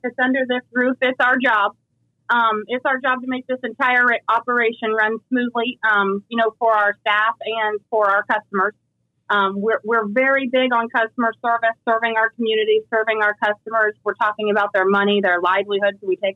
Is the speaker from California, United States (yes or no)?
no; Pendleton, Oregon, United States; I'm from Pendleton. I'm fifth generation. I live down the street.